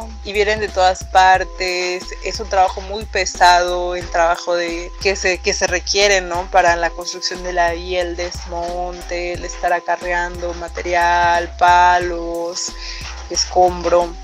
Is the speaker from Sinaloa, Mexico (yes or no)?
yes; Mazatlán, Sinaloa, Mexico; Yo soy originaria de Mazatlán, Sinaloa